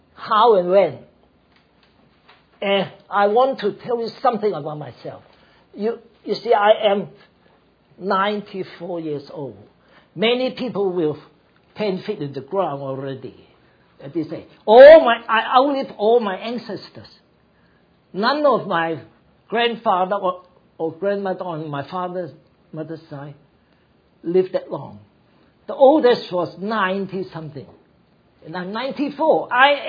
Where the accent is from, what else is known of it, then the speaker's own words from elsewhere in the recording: Hong Kong; now in United States; I came so far from Hong Kong to here.